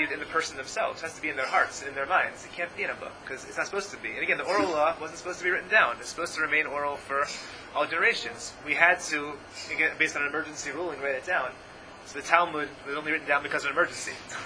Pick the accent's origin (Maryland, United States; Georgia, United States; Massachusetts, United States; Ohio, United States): Georgia, United States; Atlanta; I grew up in Atlanta